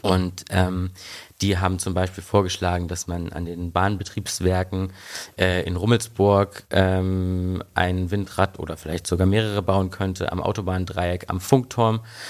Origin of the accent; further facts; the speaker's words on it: East Germany, Germany; Ich komme ja ursprünglich aus Ostdeutschland